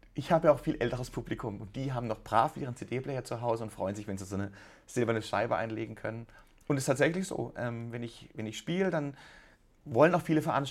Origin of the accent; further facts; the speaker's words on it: Offenburg, Baden-Württemberg, Germany; Also erstmal, ich komme ja aus Offenburg, genau in der Mitte.